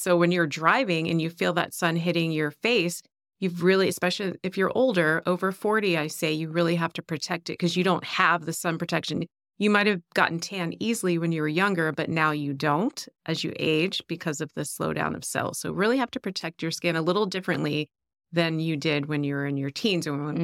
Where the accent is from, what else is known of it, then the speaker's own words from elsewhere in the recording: Maryland, United States; Well, I didn't grow up here. I grew up back east in Maryland in a small town.